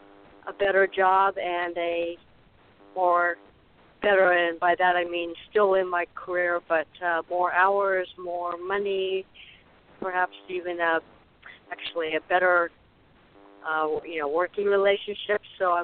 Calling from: Arizona, United States; I'm calling from Arizona

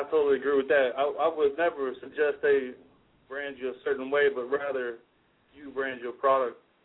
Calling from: Houston, Texas, United States; I'm calling from Houston, Texas, and right now I am an managing partner for a hip-hop group called

